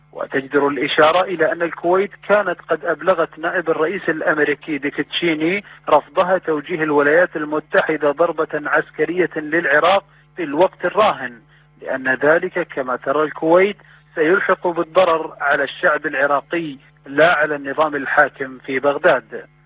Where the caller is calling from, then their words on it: Beirut, Beirut Governorate, Lebanon; وانا بكلمك من بيروت